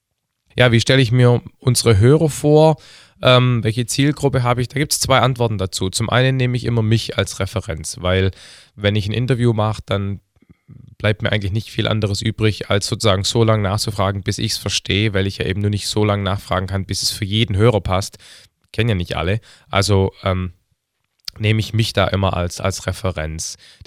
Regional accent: Heidenheim an der Brenz, Baden-Württemberg, Germany; now in Stuttgart, Germany; Bin geboren 1974, bin jetzt also 40 und ich bin aus Deutschland, Baden-Württemberg, Stadt aus Heidenheim an der Brenz bin ich geboren. Das ist eine Kleinstadt auf der Schwäbischen Alb. Jetzt lebe ich gerade in Stuttgart

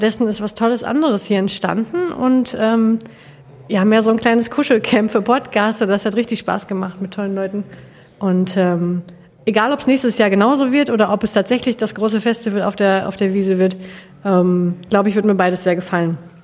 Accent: Hamm, North Rhine-Westphalia, Germany; born there; now in Bielefeld, Germany; Ich bin gebürtig aus dem Ruhrgebiet, aus dem Rand, nämlich aus Hamm und wohne jetzt in Bielefeld und will da auch nicht mehr weg.

